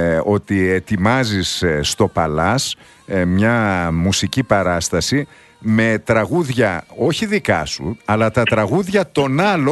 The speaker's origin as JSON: {"language": "Greek", "town": "Thessaloniki", "region": "Central Macedonia", "country": "Greece", "said": "Από την πατρίδα μου."}